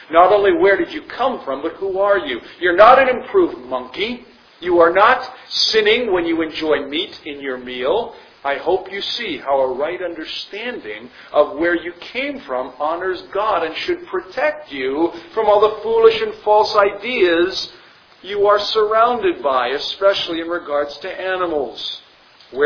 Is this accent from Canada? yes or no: yes; Canada; because I'm from Canada.